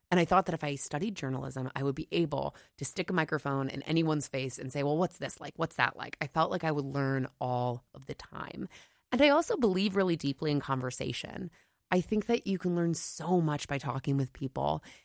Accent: Iowa, United States; also born or lived in Chicago; now in Ohio, United States; And I came from Iowa. I grew up in Iowa, so I have a lot of Midwest pride.

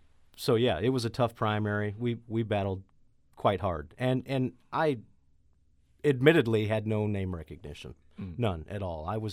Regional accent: Chesterfield, Missouri, United States; I grew up in Manchester, Chesterfield area, mean streets of Chesterfield.

